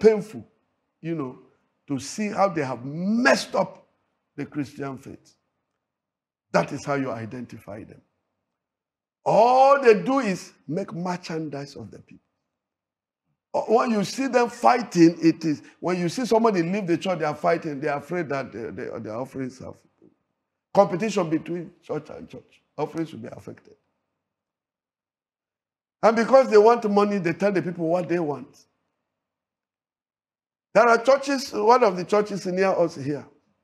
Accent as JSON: {"language": "English", "country": "Nigeria", "said": "I said, I'm a Nigerian."}